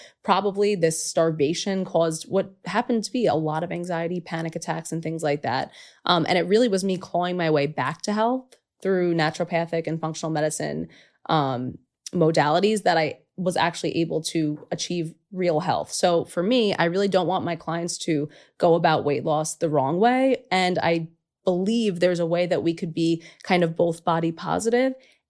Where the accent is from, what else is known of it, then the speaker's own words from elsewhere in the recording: Queens, New York, United States; So I grew up in Queens, New York, super diverse, amazing place.